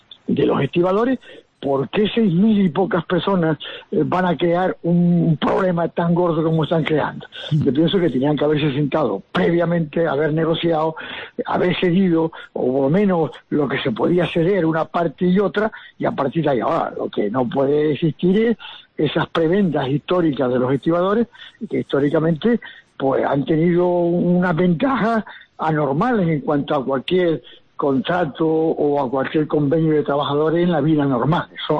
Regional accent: Canary Islands, Spain; nosotros como canarios

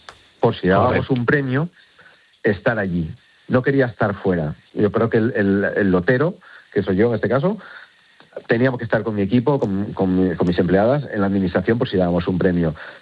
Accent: Asturias, Spain; Pero yo sí tengo champán y sidra, como soy de Asturias, sidra champanada, también la tengo en la nevera.

